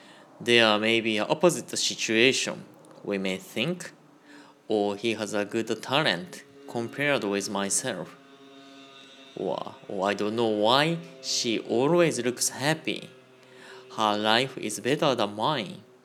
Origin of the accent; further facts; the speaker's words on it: Nagato, Yamaguchi, Japan; now in Hawaii, United States; "Oh, I'm from Hawaii, but I'm originally from Nagato City, Yamaguchi,"